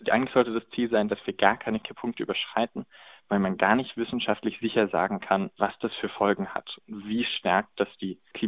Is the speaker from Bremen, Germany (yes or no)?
no; Giessen, Hesse, Germany; now in Göttingen, Germany; Ich komme aus Gießen, das heißt, ich wohne jetzt in Göttingen